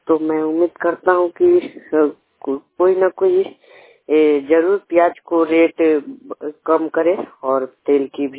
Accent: Bihar, India; मेरे गांव है भगवान भटौली और जिला वैशाली।

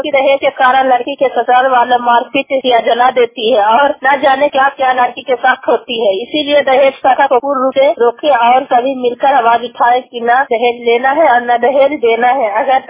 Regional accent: Koylama, India; मैं कोयलामा गांव के रहने वाली हूँ।

